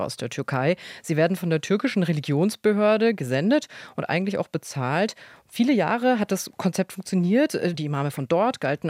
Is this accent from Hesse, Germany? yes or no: no; Bavaria, Germany; Also ich komme aus Bayern